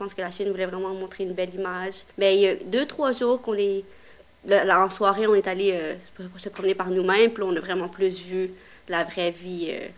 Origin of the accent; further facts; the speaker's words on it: Quebec, Canada; accent: Quebec French; dès qu'ils commencent à parler avec moi puis qu'ils voient mon accent québécois, puis là, ils se rendent compte que je suis une Québécoise comme tout le monde.